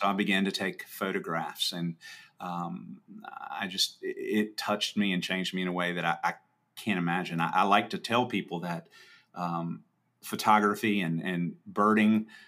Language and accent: English; Louisiana, United States; I grew up in Louisiana, and my grandparents lived out in the country, and my grandfather had purple martins.